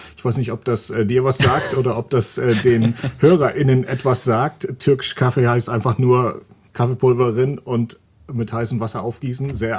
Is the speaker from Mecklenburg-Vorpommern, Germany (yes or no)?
yes; Mecklenburg-Vorpommern, Germany; Ich komme aus Mecklenburg ursprünglich mal und das freut mich immer und die machen gutes Bier.